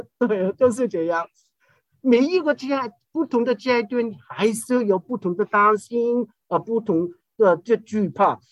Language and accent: Chinese; Hong Kong; accent: Hong Kong; Chinese is a second language; 我香港人要讲普通话的时候，我怎么去面对？